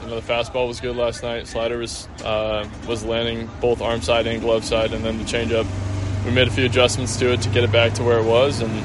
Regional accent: Roseville, California, United States; I was just blessed growing up in Roseville, California, and blessed that I was raised by two great parents.

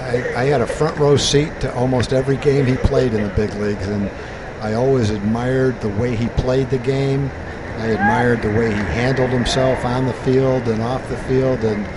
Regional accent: Massachusetts, United States; I was a Yankee fan growing up in Massachusetts

